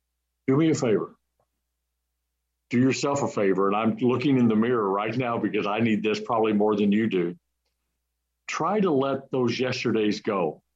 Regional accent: Illinois, United States; I'm from Southern Illinois. I can't hardly even talk English, but I try really hard.

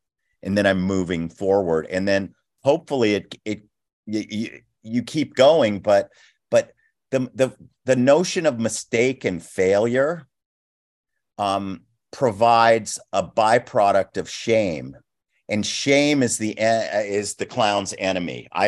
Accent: Los Angeles, California, United States; I was a brat from West LA. I didn't know anything about the street.

